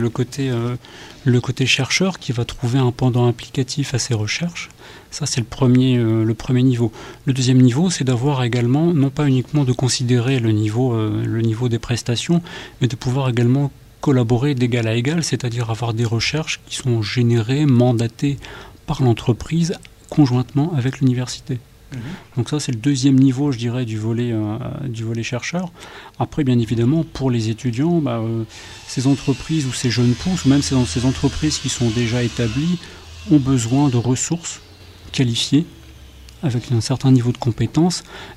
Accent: Italy; Alors je suis italien aussi

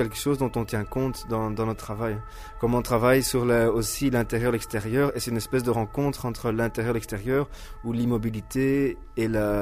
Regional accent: Belgium; Bon, moi je suis belge

